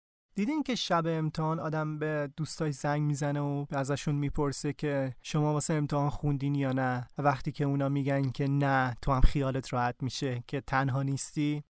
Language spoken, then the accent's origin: Persian; Afghanistan; also born or lived in Iran; now in France; بهش گفتم که من از ایران اومدم